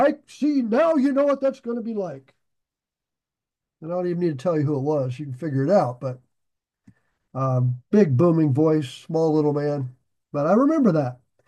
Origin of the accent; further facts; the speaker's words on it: Nebraska, United States; I grew up in Nebraska. I love the wide open spaces.